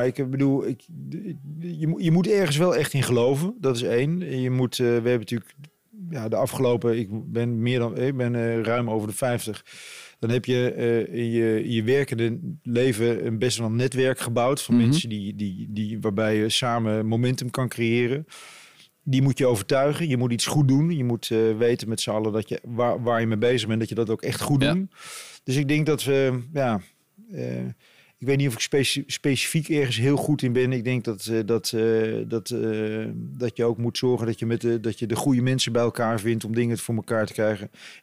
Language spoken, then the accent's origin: Dutch; Apeldoorn, Gelderland, Netherlands; Weet je, ik kom uit Apeldoorn